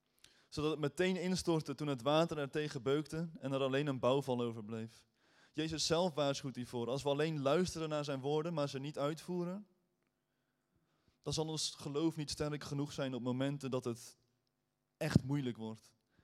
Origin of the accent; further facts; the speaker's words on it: Netherlands; En ik als Nederlander, ik had zoiets van, wat overkomt me nu? Dit kennen wij helemaal niet in Nederland.